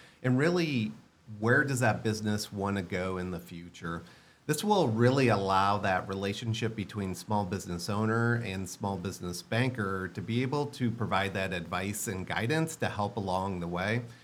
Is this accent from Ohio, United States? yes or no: no; Iowa, United States; also born or lived in Savannah, United States; Then I moved back to my home state of Iowa